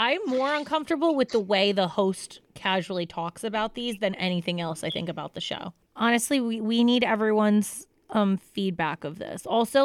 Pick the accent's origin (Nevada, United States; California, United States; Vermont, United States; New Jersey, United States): New Jersey, United States; maybe it's because I'm from Jersey and New York and New Jersey guys would literally never make